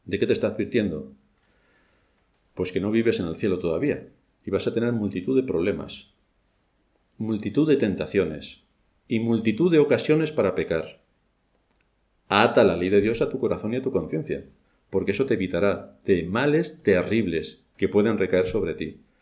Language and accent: Spanish; Spain; Pero como vivimos en España, tenemos que cumplir la ley de España porque somos españoles.